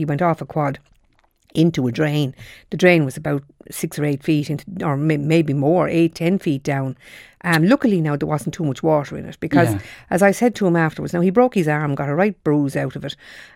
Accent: County Wicklow, Ireland; now in Shanagolden, Ireland; I moved from Wicklow to Shanagolden, you know, 31 years ago, and I never heard the cuckoo in Wicklow, where I come from.

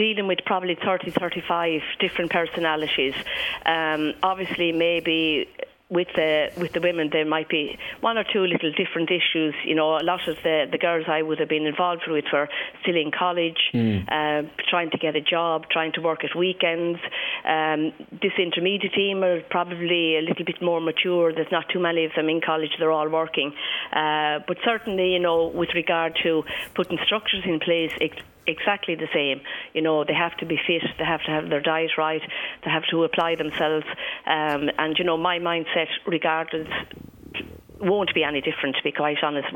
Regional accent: Ballyragget, Leinster, Ireland; because I'm from Ballyragget myself

